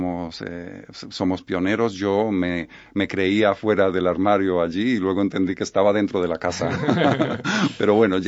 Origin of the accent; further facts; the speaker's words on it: Colombia; Nací en Colombia, me desarrollé en el campo, luego uh-huh. Nos fuimos a la ciudad